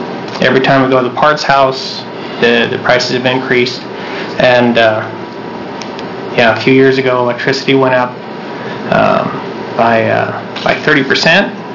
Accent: Christmas Valley, Oregon, United States; I'm a farmer from Christmas Valley, Oregon.

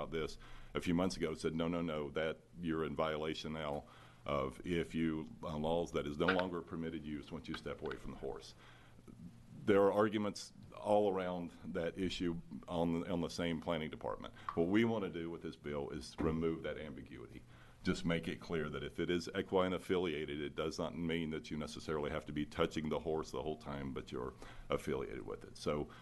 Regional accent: Bend, Oregon, United States; I'm from Bend, Oregon, here representing Healing Rains Therapeutic Riding Center.

